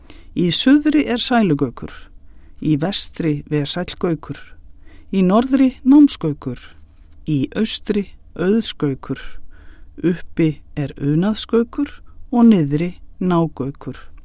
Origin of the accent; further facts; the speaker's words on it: Stykkishólmur, Western Region, Iceland; Í mínum heimabæ, Stykkishólmi, úar æðarfuglinn við ströndina sem aldrei fyrr.